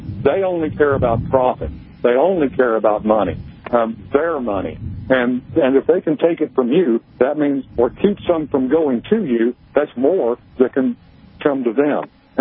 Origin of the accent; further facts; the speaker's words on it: Raymondville, United States; rural ones like Raymondville, my hometown of 240 people.